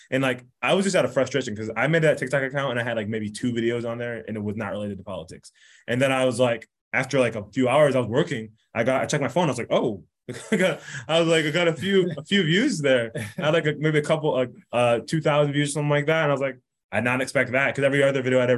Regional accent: Michigan, United States; now in Texas, United States; I forgot, we're in Texas, but we're from Michigan.

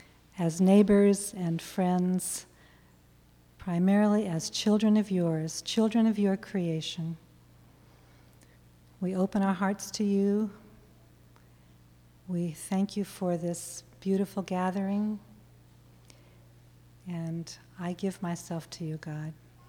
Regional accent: Oakland, California, United States; born there; And I was born in Oakland, California.

